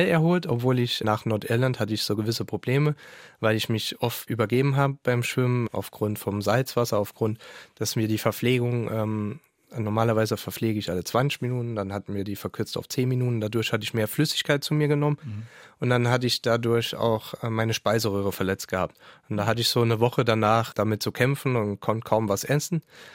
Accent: Saarbrücken, Saarland, Germany; Ich bin ein Saarbrücker Bub, bin in Saarbrücken geboren.

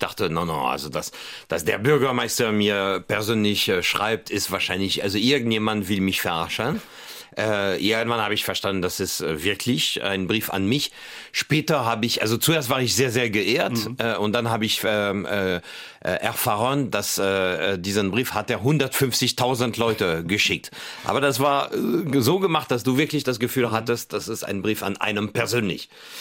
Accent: France; German is a second language; moved away as an adult; now in Germany; Ich als Franzose, du träumst nicht, in Deutschland zu leben.

